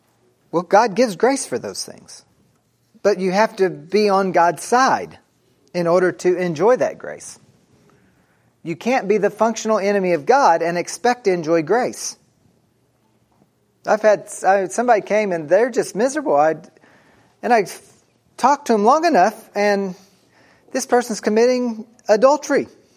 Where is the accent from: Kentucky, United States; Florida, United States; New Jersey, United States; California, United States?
Kentucky, United States; I grew up in Kentucky where we didn't have snow plows.